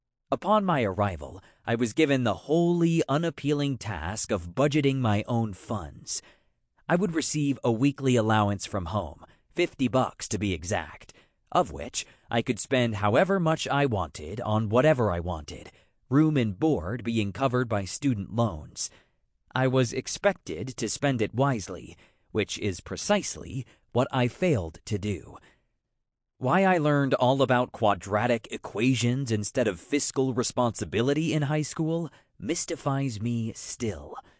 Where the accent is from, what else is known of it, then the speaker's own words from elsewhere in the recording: New York, United States; for no better reason than it wasn't my hometown in upstate New York.